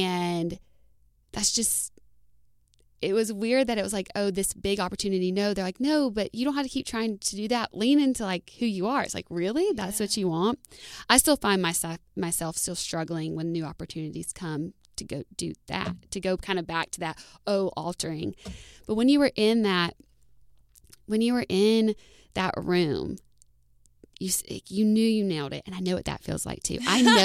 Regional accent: Indiana, United States; I know all these people, I watch them all the time and I'm from Indiana.

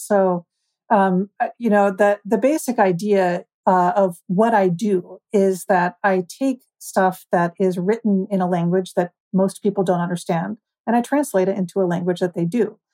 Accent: United States; You know, I'm an American. I love getting in my car and driving across the countryside

